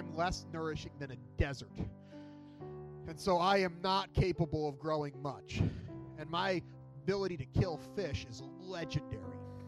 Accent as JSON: {"language": "English", "region": "New Jersey", "country": "United States", "tie": "born or raised there", "said": "I grew up in New Jersey, which has a bit of smog. And so when I moved to Michigan"}